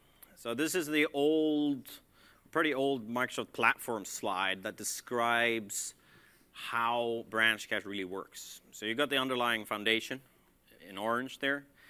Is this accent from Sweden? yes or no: yes; Sweden; I'm from Sweden.